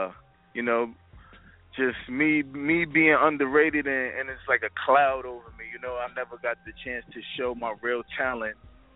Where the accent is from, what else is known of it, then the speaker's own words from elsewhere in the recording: Queens, New York, United States; Born and raised in Jamaica, Queens. I actually grew up on the south side. I grew up on the south side of Queens